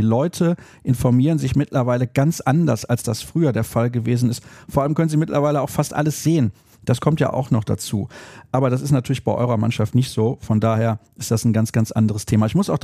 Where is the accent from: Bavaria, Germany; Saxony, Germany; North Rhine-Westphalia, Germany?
North Rhine-Westphalia, Germany; Solingen; Und in meiner Heimatstadt in Solingen gab es dann immer, ich glaube dienstags, einen Überblick über den Amateurhandball